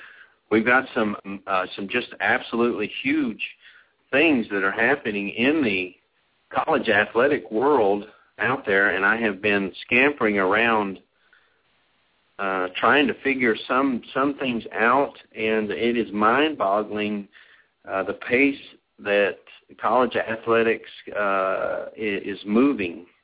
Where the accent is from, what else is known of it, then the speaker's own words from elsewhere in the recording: Vernon, Texas, United States; I'm actually from Vernon, Texas.